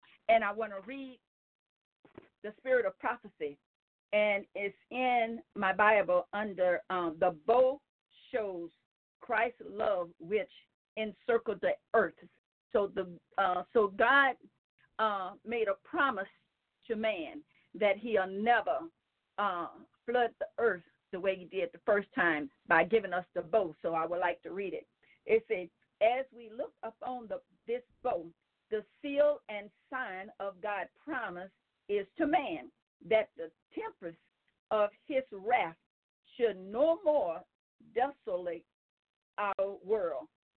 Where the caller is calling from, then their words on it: Gonzales, Louisiana, United States; I moved to another city in Louisiana, so I'm calling from Gonzales, Louisiana.